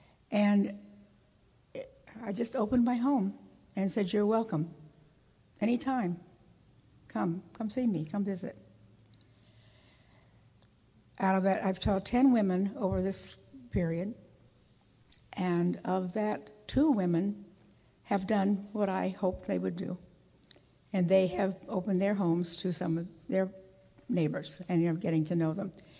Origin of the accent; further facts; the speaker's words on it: Independence, United States; born and raised in Independence, left for 27 years and then moved back.